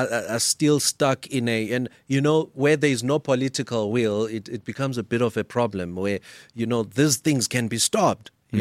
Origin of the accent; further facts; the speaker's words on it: Soweto, Gauteng, South Africa; when we were growing up in Soweto, people used to be ashamed to say, hey, I'm from Shawelo.